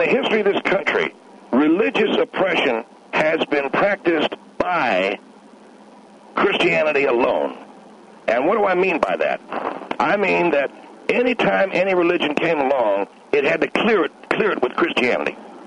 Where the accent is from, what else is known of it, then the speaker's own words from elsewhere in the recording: Denver, Colorado, United States; I grew up in Denver, Colorado.